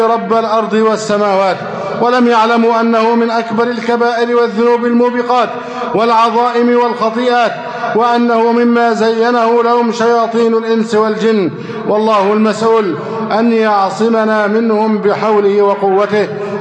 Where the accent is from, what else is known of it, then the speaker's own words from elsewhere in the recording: Egypt; اللهم احفظ بلدنا مصر أمناً أماناً، سخاءً رخاءً، وسائر بلاد المسلمين.